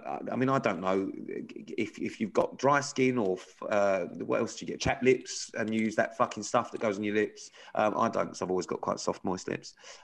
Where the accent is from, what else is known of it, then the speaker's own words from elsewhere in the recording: Birmingham, West Midlands, United Kingdom; Fucking it. I'm so sorry to anyone from Birmingham.